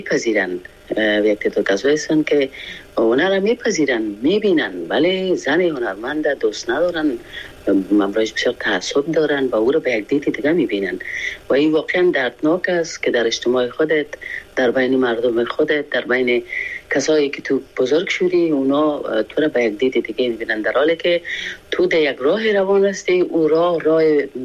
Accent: Afghanistan; moved away as an adult; now in France; بعد از سقوط دوران حکومت ما تقریبا یک 5 روز 6 روز بعد از او از افغانستان برآمدم، فرانسه آمدم

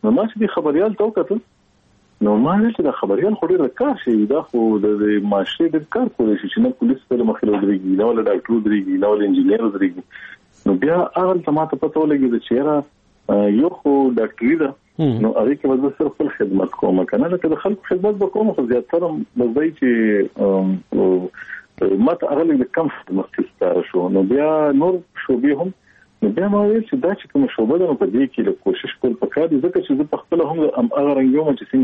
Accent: Peshawar, Khyber Pakhtunkhwa, Pakistan; زه خو د پېښور ښار اوسېدونکی یم

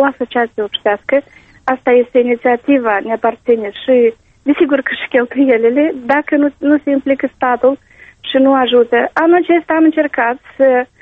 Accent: Moldova

